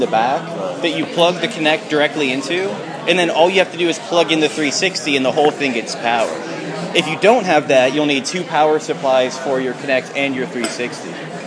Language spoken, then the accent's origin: English; United States; I'm American and I don't know what any of those accents are.